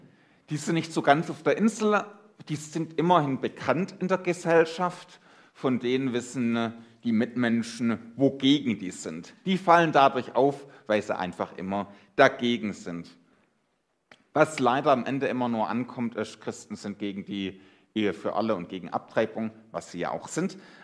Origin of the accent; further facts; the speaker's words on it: Baden-Württemberg, Germany; Schön, dass ich als Schwabe zu euch hier im Badener Land kommen darf